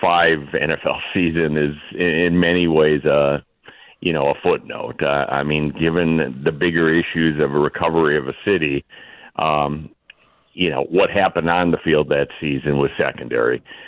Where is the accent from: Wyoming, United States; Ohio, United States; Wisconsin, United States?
Wisconsin, United States; now in New Orleans, United States; maybe because of where I grew up in Wisconsin, I had seen how strong of a connection a sports team could be with the community.